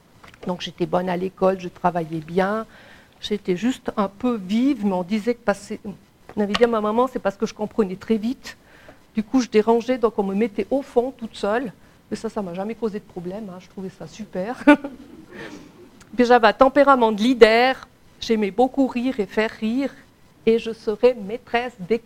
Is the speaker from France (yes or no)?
no; Switzerland; born there; Ben non, je suis suisse puisque je suis née en Suisse.